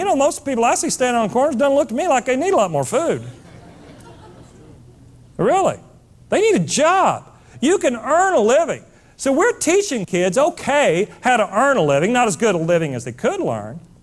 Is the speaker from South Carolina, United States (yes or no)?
no; Oklahoma, United States; You know, folks, I grew up in Oklahoma